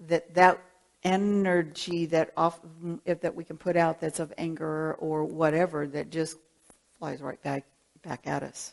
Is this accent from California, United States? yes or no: yes; California, United States; I mean, and I'm from California, I'm from a very open family